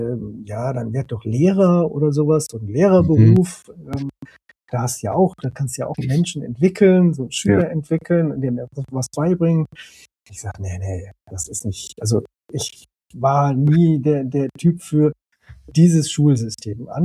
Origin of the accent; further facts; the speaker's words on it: Saarbrücken, Saarland, Germany; ich bin geboren und aufgewachsen in Saarbrücken, im Saarland. Also okay. Der französischen Grenze.